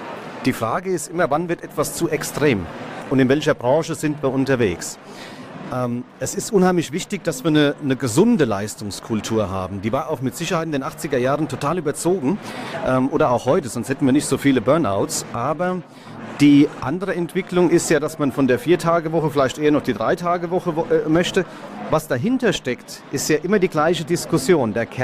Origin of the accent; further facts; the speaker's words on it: Hesse, Germany; born there; Und ich bin ein gebürtiger Hesse.